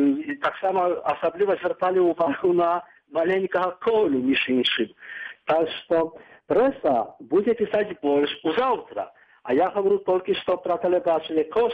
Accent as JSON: {"language": "Ukrainian", "country": "Belarus", "said": "І я завжди там представлявся не як українець, а завжди як білорус."}